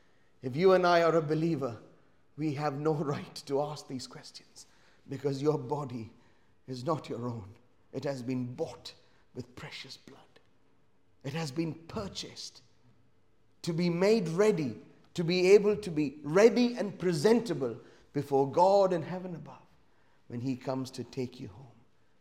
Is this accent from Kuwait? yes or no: yes; Kuwait; I remember years ago growing up in Kuwait